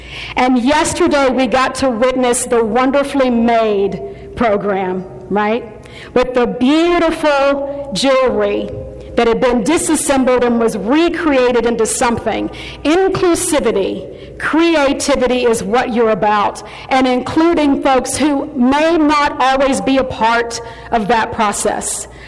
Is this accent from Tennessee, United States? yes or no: yes; Portland, Tennessee, United States; born there; moved away as an adult; now in Kentucky, United States; We are proud Kentuckians, even though I was born in Portland, Tennessee. I've been in Kentucky ever since I was 18, and I'm a lot older than that now.